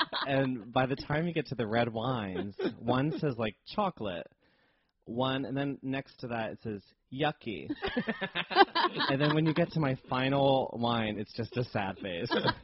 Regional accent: New Jersey, United States; So I grew up in New Jersey and started doing theater at a young age.

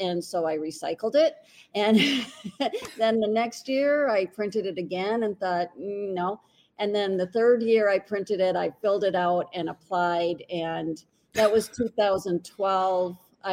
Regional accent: Hayward, Wisconsin, United States; retired from teaching and moved up to Hayward, Wisconsin, my hometown.

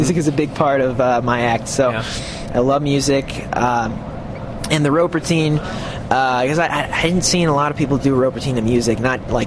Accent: Columbus, Ohio, United States; because that was, you know, I grew up around Columbus. It's great, a great area for magicians.

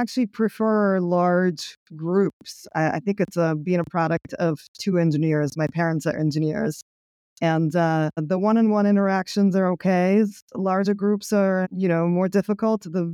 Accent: New York City, New York, United States; Being a product of being an immigrant, growing up in New York City, having to suffer through housing insecurity as a kid

